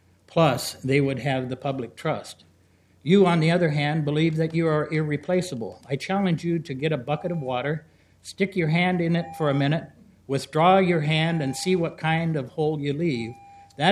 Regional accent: Portland, Oregon, United States; I was born and raised in Portland, and I vote and pay taxes in this city.

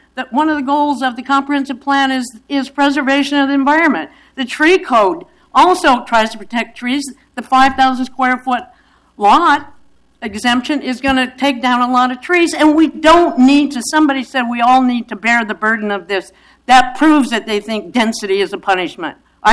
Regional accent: Oregon, United States; I'm from Multnomah.

